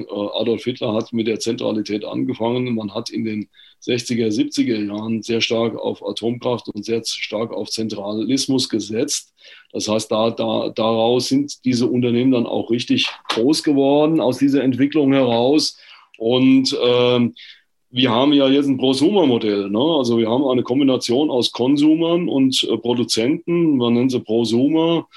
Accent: Biebergemünd, Hesse, Germany; ich komme ja aus Besenkassel, kann man ja hier sagen, ne? Irgendwie mit Besenkassel kann doch der eine oder andere was anfangen, also Biebermünd-Kassel.

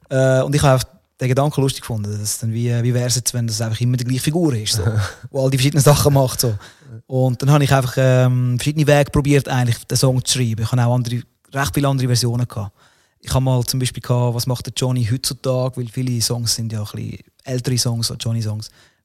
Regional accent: Switzerland; also born or lived in Italy; als Schweizer, der in Italien gelebt hat

